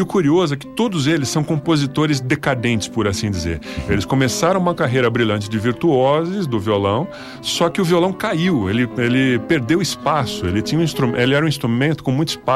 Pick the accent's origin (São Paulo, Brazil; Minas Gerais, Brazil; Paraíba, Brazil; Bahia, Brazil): São Paulo, Brazil; Jundiaí; now in São Paulo, Brazil; Eu cresci em Jundiaí, que não é uma cidade muito distante de São Paulo, mas lá eu tinha um modo de vida muito diferente, né?